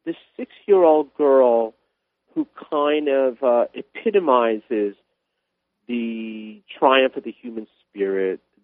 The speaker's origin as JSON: {"language": "English", "region": "New York", "country": "United States", "tie": "born or raised there", "also_born_or_lived": "Hawaii", "moved": "yes", "said": "And I grew up in New York, but I had long been gone by 1989. And I think I was living in Hawaii then"}